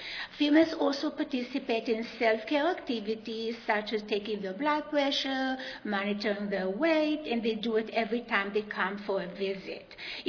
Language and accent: English; Texas, United States; accent: Texan; And I'm sure that you can tell right away that I'm from Texas based on my accent.